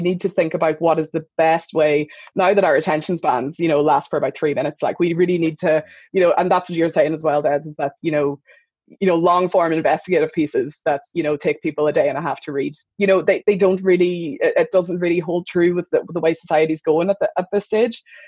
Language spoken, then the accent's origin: English; Ulster, Ireland; I'm from Donegal